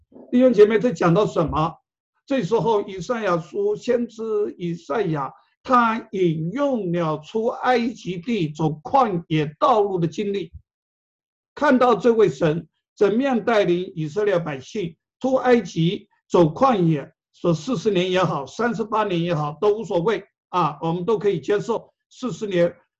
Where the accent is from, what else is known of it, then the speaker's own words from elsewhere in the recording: Taiwan; 我来自台湾